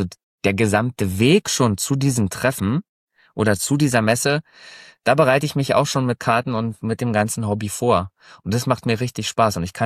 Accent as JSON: {"language": "German", "town": "Frankfurt", "region": "Brandenburg", "country": "Germany", "said": "Ich komme aus Berlin, Richtung Berlin, Brandenburg, Frankfurt an der Oder, kann man ja so sagen. Das ist ja schon fast Polen. Also wir haben ja hier die Grenze"}